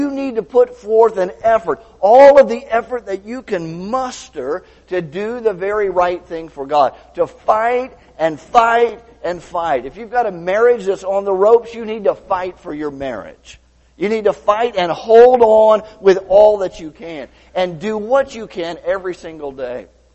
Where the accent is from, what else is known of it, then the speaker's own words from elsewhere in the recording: Tampa, Florida, United States; and I grew up in Tampa, and as a little boy, I remember going to Lowry Park Zoo.